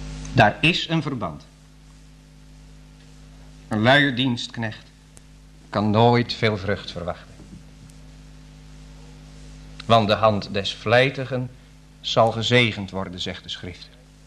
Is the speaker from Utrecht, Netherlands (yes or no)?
yes; Driebergen, Utrecht, Netherlands; Ik ben in Driebergen opgegroeid